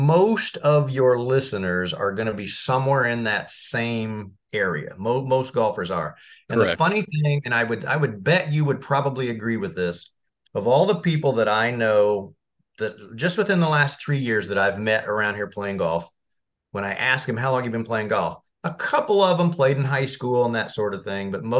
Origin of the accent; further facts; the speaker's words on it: Marion, Indiana, United States; Because I grew up in Marion, Indiana. My parents were, I call it, lower middle class